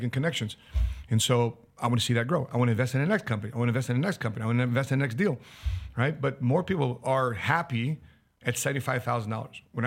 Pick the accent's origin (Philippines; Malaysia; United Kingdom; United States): Philippines; Because I'm Filipino, I got to take my shoes off.